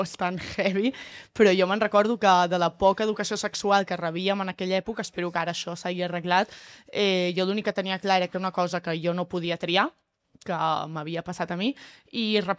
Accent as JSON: {"language": "Catalan", "region": "Catalonia", "country": "Spain", "tie": "born or raised there", "said": "un poble, no? De Catalunya Central, de 6.000 habitants, de sense referents, sense educació sexual, i a més, jo venint del jazz d'una família d'esquerres i molt progressista"}